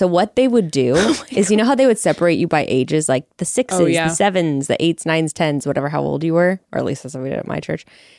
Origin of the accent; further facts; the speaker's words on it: Fresno, California, United States; I'm from Fresno.